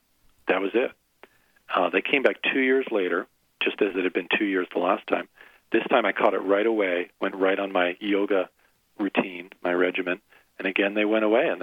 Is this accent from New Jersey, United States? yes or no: yes; New Jersey, United States; Yeah, so when I grew up in New Jersey, and I was the number one ranked debater in New Jersey.